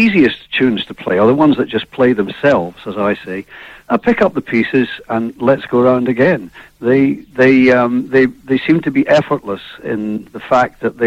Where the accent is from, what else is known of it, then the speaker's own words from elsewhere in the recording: Scotland, United Kingdom; moved away as an adult; now in London, United Kingdom; we're a British band. We grew up in Scotland and started in Scottish bands, and everybody moved to London